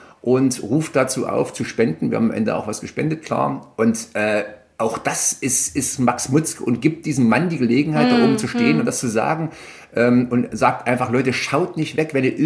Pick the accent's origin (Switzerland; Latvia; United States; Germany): Germany; Nuremberg, Bavaria; ich komme ja quasi aus Nürnberg